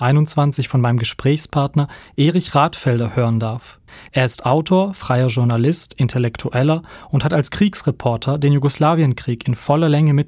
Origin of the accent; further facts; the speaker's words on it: Croatia; Kennengelernt habe ich ihn als freundlichen Nachbarn in meinem Heimatort in Kroatien, wo ich vor meinem Studium in Tübingen gelebt habe.